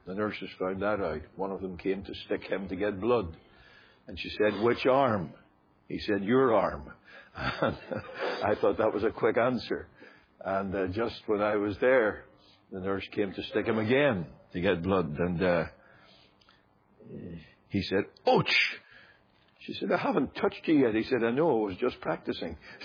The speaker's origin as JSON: {"language": "English", "region": "Northern Ireland", "country": "United Kingdom", "said": "Now, you'll know that I'm from Northern Ireland."}